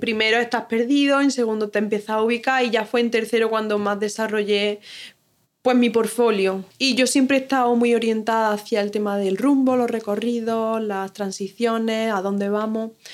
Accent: Jaén, Andalusia, Spain; also born or lived in Seville; now in United States; Echo de menos Jaén, soy de Jaén

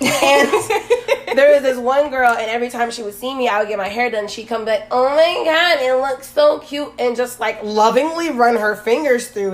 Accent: Florida, United States; And it's so weird coming from like Florida, especially down south, like south Florida

